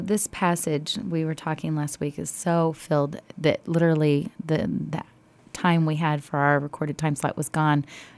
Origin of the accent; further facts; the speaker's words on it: the South, United States; I can't help that I'm from the South.